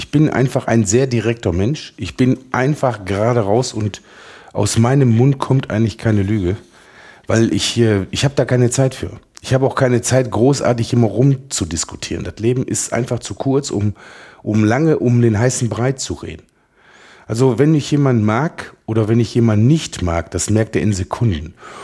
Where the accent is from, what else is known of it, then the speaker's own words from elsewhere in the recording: Oberhausen, North Rhine-Westphalia, Germany; ich bin aus ganz kleinen Verhältnissen. Ich bin als Bergmannssohn groß geworden in Oberhausen, direkt im Herzen von Oberhausen. Der Vater war Bergmann, er ist 25 Jahre eingefahren. Die Mutter war Hausfrau, die Brüder waren Schlosser oder Kranführer.